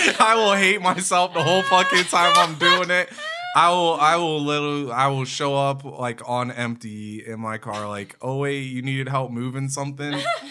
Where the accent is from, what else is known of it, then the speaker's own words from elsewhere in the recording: Hartville, Ohio, United States; So, like, I'm from Hartville. This is another little small town, you know.